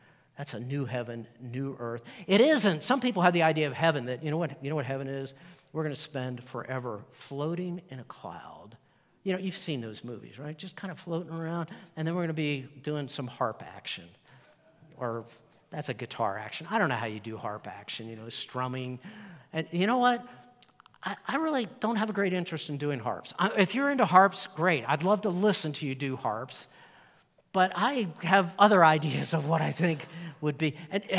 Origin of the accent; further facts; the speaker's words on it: Chesapeake Bay, United States; I like water. I grew up on the East Coast. I grew up by the Chesapeake Bay.